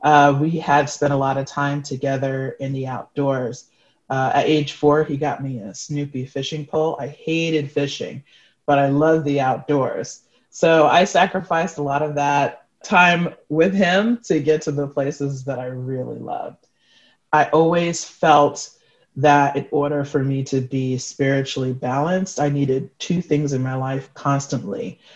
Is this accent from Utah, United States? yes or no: no; New York City, New York, United States; Growing up in New York City, I lived a very urban life in a three-family brownstone in Flatbush, New York.